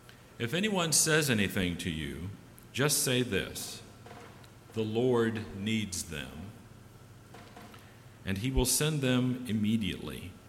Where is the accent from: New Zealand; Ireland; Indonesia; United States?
United States; St. Louis, Missouri; While I was growing up in St. Louis, we used to feel mild earthquakes all the time.